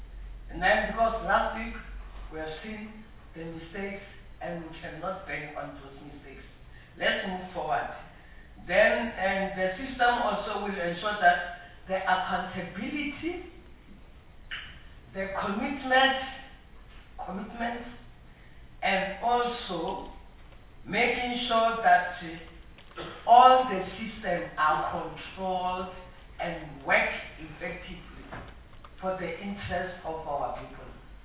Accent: Gauteng, South Africa; Unfortunately, me, I'm from Gauteng. We are surrounded by educational institutions.

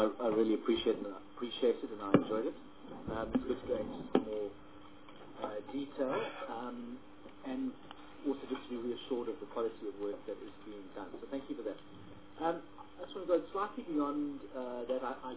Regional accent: Durban, KwaZulu-Natal, South Africa; I mean, I'm from Durban

